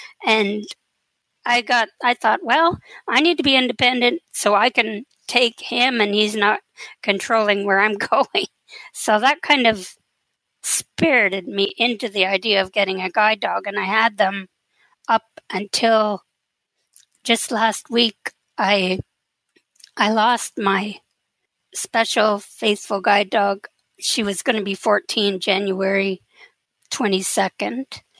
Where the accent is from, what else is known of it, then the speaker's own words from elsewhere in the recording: Kingston, Ontario, Canada; born there; I was born in Kingston, Ontario.